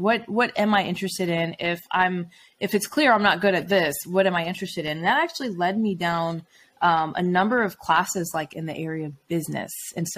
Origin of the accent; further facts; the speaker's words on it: Atlanta, Georgia, United States; I'm from Atlanta.